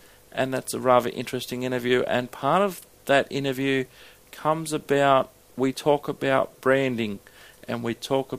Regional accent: Sydney, New South Wales, Australia; I come from Sydney, Australia, on the east coast of Australia.

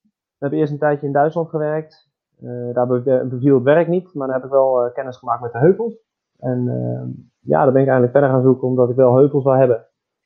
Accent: Netherlands; stel dat we beide de eerste en de tweede plaats lopen als Nederlander, gaan we beide naar het WK finisher samen.

